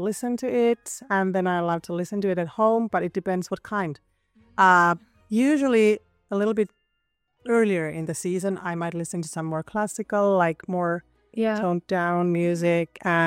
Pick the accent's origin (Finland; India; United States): Finland; and I come from Finland.